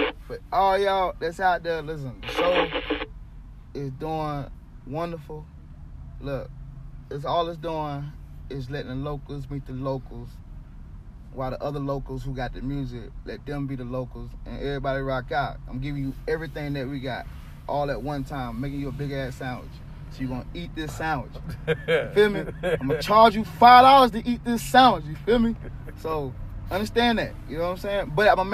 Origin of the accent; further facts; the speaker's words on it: North Carolina, United States; Like, yo, I gotta do something, but I'm from North Carolina. So it's like, my people is from here, but I'm the only one that has a different route.